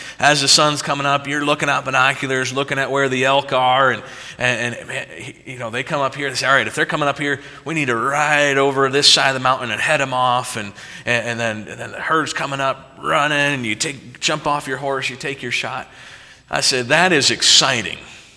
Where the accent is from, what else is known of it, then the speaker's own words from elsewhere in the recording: Indiana, United States; There's some things about growing up in Indiana. First thing is, it's pretty flat.